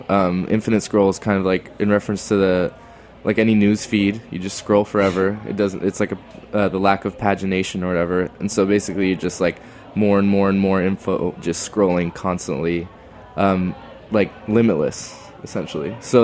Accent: Dallas, Texas, United States; I grew up like every kid listening to like indie rock and like a lot of, I'm from Dallas, so a lot of rap and a lot of things that I like really sought out.

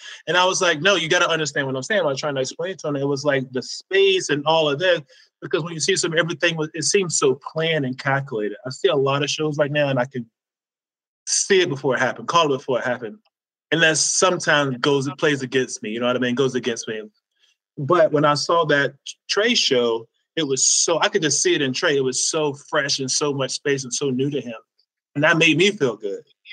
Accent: Suffolk, Virginia, United States; Suffolk, Virginia. It's like near Virginia Beach and Hampton, in the Tidewater area.

